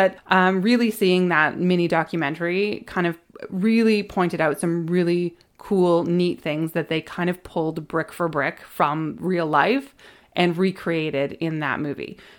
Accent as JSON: {"language": "English", "region": "West Coast", "country": "United States", "tie": "born or raised there", "said": "I grew up on the West Coast going to Disneyland."}